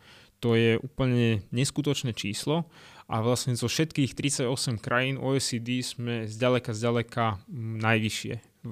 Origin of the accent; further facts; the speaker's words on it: Banská Bystrica Region, Slovakia; A vlastne my sme teda z Banskobystrického kraja